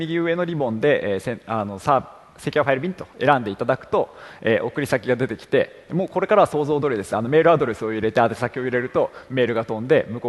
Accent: Sapporo, Hokkaido, Japan; also born or lived in Gifu; 岐阜県生まれの札幌育ちですね。

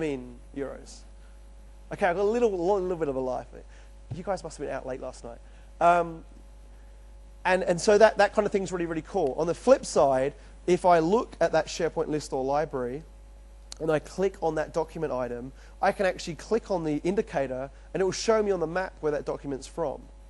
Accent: London, United Kingdom; also born or lived in Australia; now in United States; I'm originally from London. I lived in Australia for 8 years, and now I'm in New York, New Jersey.

